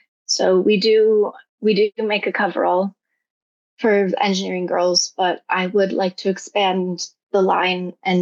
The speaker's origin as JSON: {"language": "English", "country": "United States", "lives_now": "Spain", "said": "I haven't really had an issue here in Spain with being an American. Sometimes I want to tell people I'm Canadian, but I haven't done that yet."}